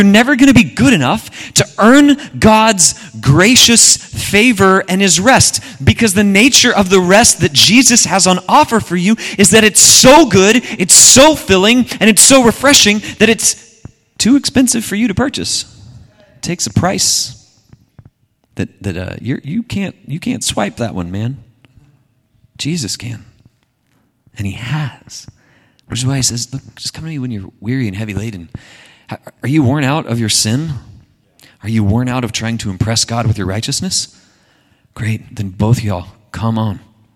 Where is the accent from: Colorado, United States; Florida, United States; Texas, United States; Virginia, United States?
Florida, United States; Panama City Beach; I grew up in Panama City Beach, Florida, okay? Panama City Beach is a beachside town. It's absolutely beautiful.